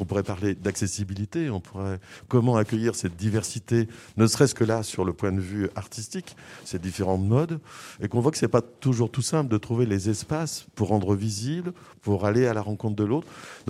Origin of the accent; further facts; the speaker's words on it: France; c'est incontestable chez vous comme chez nous en France